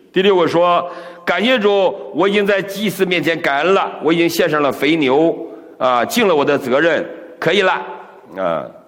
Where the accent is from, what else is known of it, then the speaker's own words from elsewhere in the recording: China; born there; Chinese is a second language; 我是英文不好，我生在中国，你知道吗？